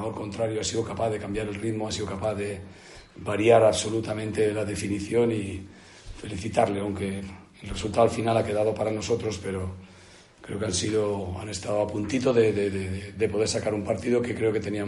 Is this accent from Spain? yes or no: yes; Castile, Spain; Ya sabes, soy castellano y no puedo engañar a nadie.